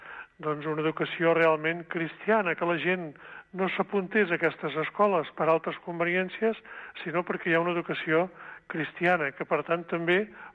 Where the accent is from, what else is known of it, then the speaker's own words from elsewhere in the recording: Olot, Catalonia, Spain; born there; now in Figueres, Spain; Jo sóc fill del bisbat de Girona, però nascut a Olot i he passat diversos nomenaments i ara estic a Figueres